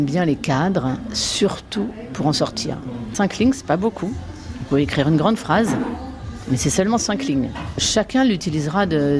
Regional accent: France; born there; now in Paris, France; je ne suis pas parisienne, je suis née dans le Perche. Alors je pourrais faire un perchisme. Donc moi, je fais peut-être du parisianisme parce que j'habite à Paris.

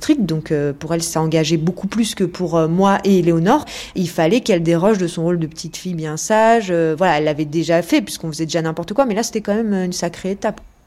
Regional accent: Boulogne-Billancourt, Île-de-France, France; puisqu'en plus je venais de Boulogne

